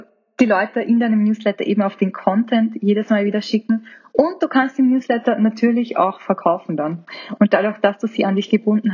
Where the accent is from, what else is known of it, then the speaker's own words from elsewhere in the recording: Austria; Bei uns in Österreich überhaupt nicht. Ich glaube, in Deutschland ist es genau das Gleiche.